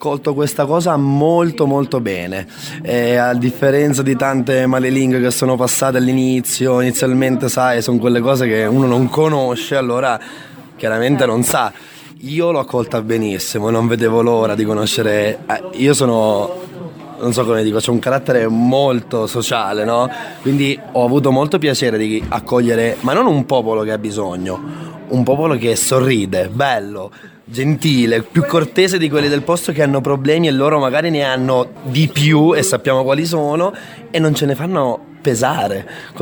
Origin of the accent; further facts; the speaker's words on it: Sicily, Italy; now in Vidiciatico, Italy; sono tanti anni che vivo qua, vengo dalla Sicilia anch'io, vivo a Vidiciatico da 20 anni ormai, mi sono inserito benissimo